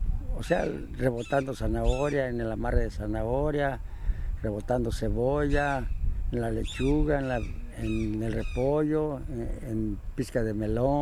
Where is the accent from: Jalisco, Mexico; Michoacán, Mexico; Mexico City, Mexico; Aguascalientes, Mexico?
Michoacán, Mexico; Cojumatlán; born there; Yo nací en Cojumatlán, Michoacán, el día 28 de junio de 1931.